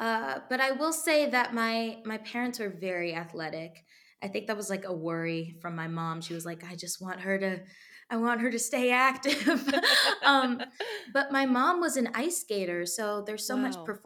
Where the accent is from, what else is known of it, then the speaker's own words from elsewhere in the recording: Texas, United States; now in New York, United States; So first step for me, like I said, I was raised in Texas.